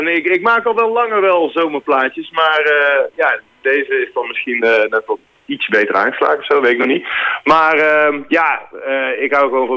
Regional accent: 's-Hertogenbosch, North Brabant, Netherlands; Dat is geboren en getogen in Den Bosch.

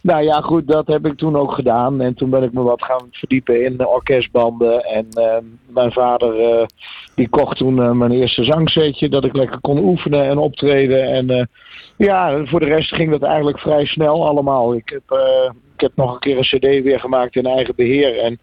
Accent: Kampen, Overijssel, Netherlands; Nou, ik kom uit Kampen. Ik ben 45 jaar, inmiddels 28 jaar actief in de muziek.

